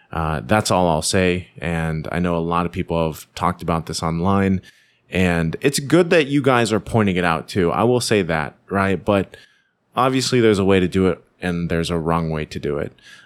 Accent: Philippines; But I am also hoping, as a Filipino and someone here in the Philippines, and we're hosting M5

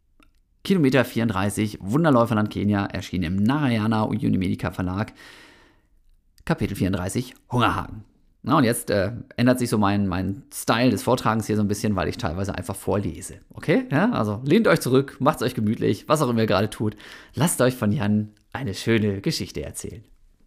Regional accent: Osnabrück, Lower Saxony, Germany; moved away as an adult; vom beschaulichen Osnabrück, wo ich aufgewachsen bin, nach Bochum gezogen bin

